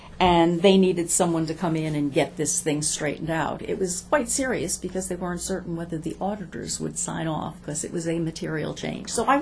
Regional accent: United States; as an American, and a different part of the world than was normally traveled.

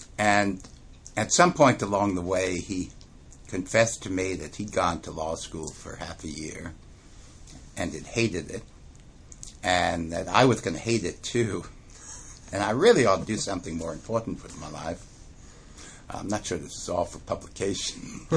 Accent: Bronx, New York, United States; New York. Bronx, New York is where I grew up, and working class part of town.

